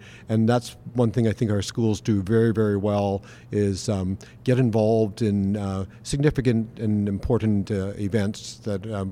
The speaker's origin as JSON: {"language": "English", "town": "Langley", "region": "British Columbia", "country": "Canada", "tie": "born or raised there", "lives_now": "Revelstoke, Canada", "said": "I grew up in the Lower Mainland, so I grew up in Langley, and then I graduated from"}